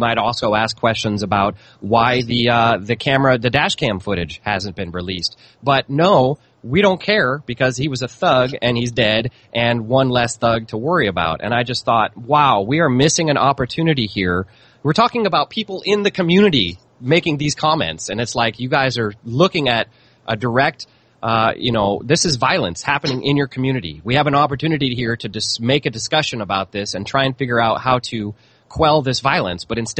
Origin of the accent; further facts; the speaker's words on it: St. Louis, Missouri, United States; I grew up in St. Louis, so I have a lot of friends who still live there